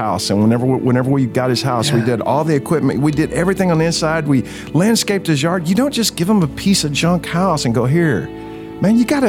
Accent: Texas, United States; And we're all from Texas.

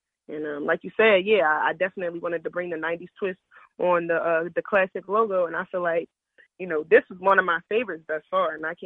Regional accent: Philadelphia, Pennsylvania, United States; Yeah, I definitely want to say that Philadelphia influenced me.

